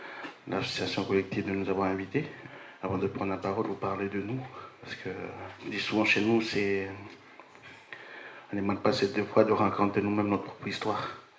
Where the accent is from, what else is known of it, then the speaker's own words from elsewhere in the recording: Gossanah, Loyalty Islands Province, New Caledonia; Et moi, je suis originaire de Gossana, Yaï, là où a eu lieu les événements.